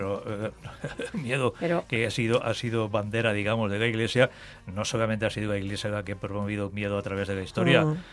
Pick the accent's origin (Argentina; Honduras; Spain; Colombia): Spain; Valencian Community; Yo me proclamo valenciano, enamoradísimo de mi tierra y además la defenderé a muerte.